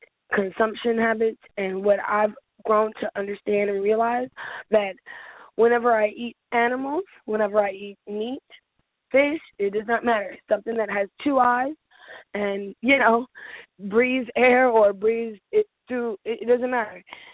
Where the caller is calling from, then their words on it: Atlanta, Georgia, United States; I'm calling, actually in Atlanta, Georgia right now.